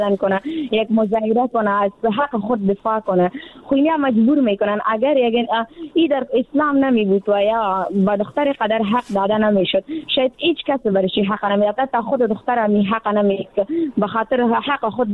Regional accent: Afghanistan; ما افغان هستیم،

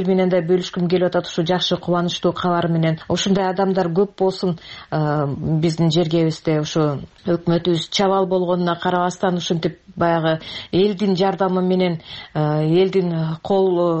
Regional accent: Talas Region, Kyrgyzstan; Мен өзүм Таластан болом

